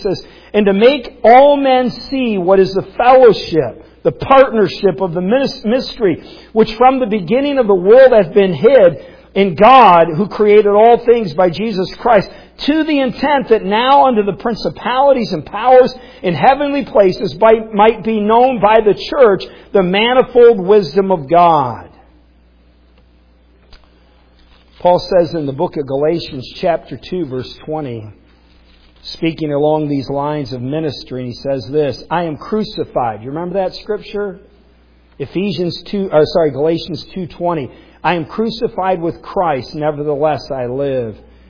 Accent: Cleveland, Ohio, United States; I was raised in Cleveland Public Schools the first half of my educational life.

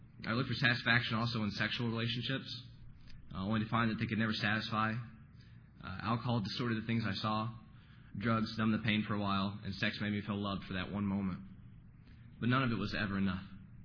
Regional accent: Tennessee, United States; born there

